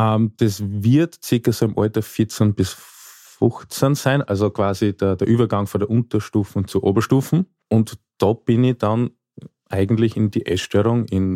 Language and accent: German; Oberwart, Burgenland, Austria; now in Styria, Austria; Ich bin in Oberwart aufgewachsen. Bin inzwischen jetzt schon in der Steiermark zu Hause